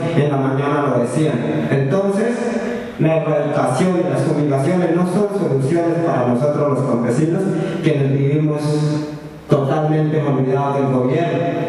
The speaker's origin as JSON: {"language": "Spanish", "country": "Colombia", "tie": "born there", "said": "en esa región donde hoy es mi tierra natal, donde yo nací, hay gente del Putumayo, del Caquetá, del Guaviare, de aquí del Cauca, del Nariño."}